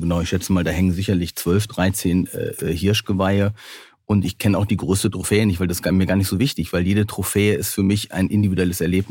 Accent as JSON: {"language": "German", "region": "North Rhine-Westphalia", "country": "Germany", "tie": "born or raised there", "said": "Ja, ich bin ja auch am Niederrhein groß geworden."}